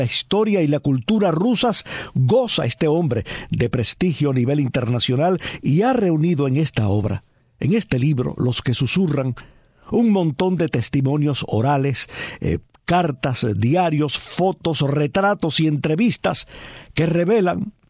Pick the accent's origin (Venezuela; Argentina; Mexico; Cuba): Cuba; un himno que yo recuerdo de mi infancia en Cuba